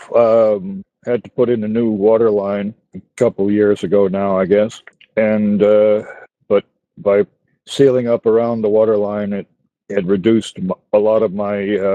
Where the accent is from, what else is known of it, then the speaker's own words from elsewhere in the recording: Boston, Massachusetts, United States; Well, I'm from the Boston area